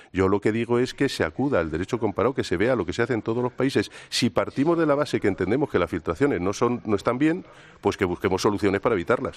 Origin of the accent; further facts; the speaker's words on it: Spain; quizás soy un poco testarudo o como buen español, pues me encorajino cuando las dificultades van creciendo